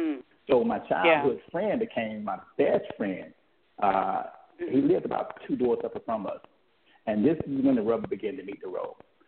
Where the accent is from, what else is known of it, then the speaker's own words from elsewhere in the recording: Greenville, Georgia, United States; born there; now in Atlanta, United States; As you stated, you know, I was born in Greenville, Georgia. I live in Atlanta, Georgia right now.